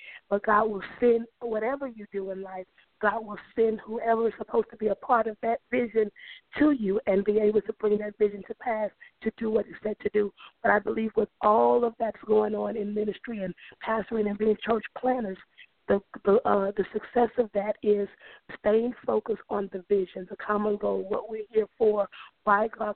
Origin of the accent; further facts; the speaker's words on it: Lake Charles, Louisiana, United States; also born or lived in Baton Rouge, Louisiana; I'm from Lake Charles, was gone in Baton Rouge, and we actually moved here 6 years ago